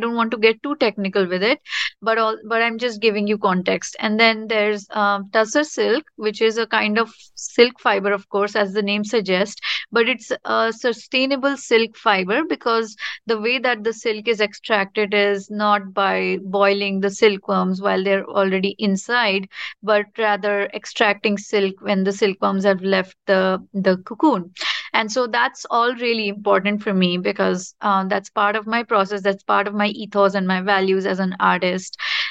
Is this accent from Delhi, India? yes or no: yes; New Delhi, Delhi, India; I was born and raised originally in New Delhi, India.